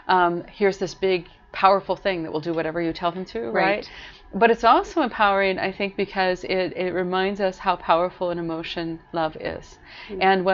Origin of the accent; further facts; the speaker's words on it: Butte, Montana, United States; I grew up with that. I grew up in Butte, Montana, which is maybe kind of a weird, maybe kind of an unusual place